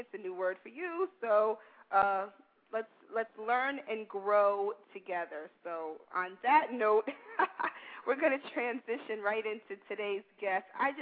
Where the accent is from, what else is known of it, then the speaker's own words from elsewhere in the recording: New York City, New York, United States; I grew up in New York City in the village